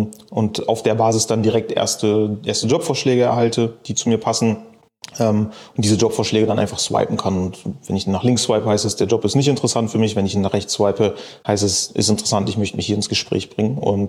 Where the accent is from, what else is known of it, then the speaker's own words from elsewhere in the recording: Bremen, Germany; born there; Also ich habe da in Köln studiert. Ich komme gebürtig eigentlich aus Bremen.